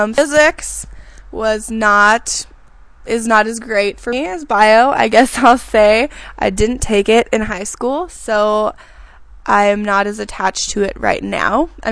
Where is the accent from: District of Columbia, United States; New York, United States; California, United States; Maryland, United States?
California, United States; Hollister; from Hollister, but just Hollister, nowhere near the beach, earthquake capital of the world. That's my hometown. I didn't love it when I was there, but I definitely miss it now.